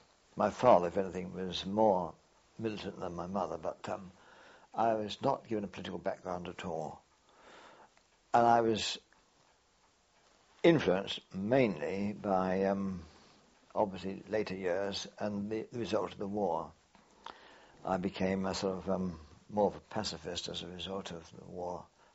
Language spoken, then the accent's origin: English; England, United Kingdom; as an Englishman, as a boy, English schoolboy, there wasn't much to know about them.